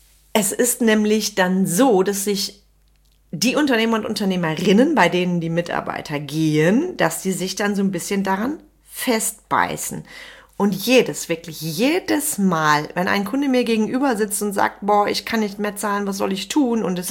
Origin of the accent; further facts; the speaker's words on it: North Rhine-Westphalia, Germany; Bei uns im Sauerland sagt man also gern, das sind Leute, die die Arbeit sehen.